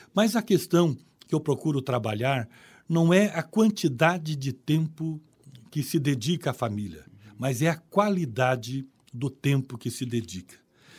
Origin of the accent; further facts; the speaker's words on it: Curitiba, Paraná, Brazil; also born or lived in Jacarezinho; Eu nasci em Curitiba, no bairro Água Verde, mas passei uma parte da infância no interior do estado, Jacarezinho.